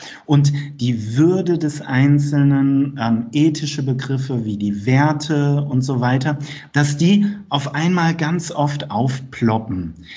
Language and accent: German; Rhineland-Palatinate, Germany; wie man bei uns in Rheinland-Pfalz auf dem Dorf.